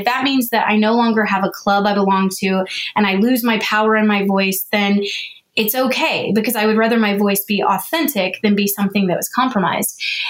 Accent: Texas, United States; Growing up in Texas, especially, you're kind of told that if you're pro-life, you have to vote Republican.

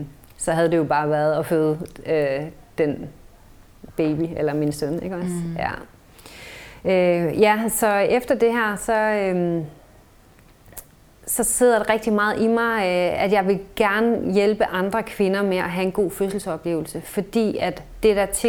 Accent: Kolding, Region of Southern Denmark, Denmark; så flyttede vi tilbage til Jylland, til Kolding, hvor jeg kommer fra

